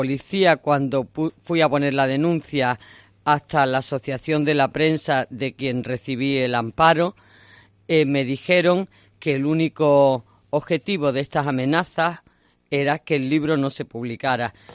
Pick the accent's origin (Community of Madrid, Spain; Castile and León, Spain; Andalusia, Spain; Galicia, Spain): Andalusia, Spain; Almonte; el miércoles 8 se presenta en Almonte, en mi pueblo natal